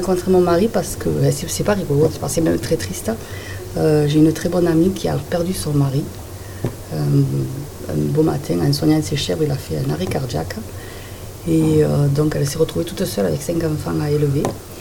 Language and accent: French; Alès, Occitanie, France; moi je suis d'Alès, et je suis arrivée ici, j'ai commencé à travailler à l'hôpital en 2001.